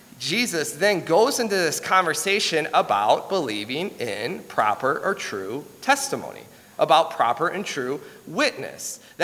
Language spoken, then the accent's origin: English; Michigan, United States; moved away as an adult; So before I left my home state of Michigan to go into full-time ministry, I had a job with Comcast Cable.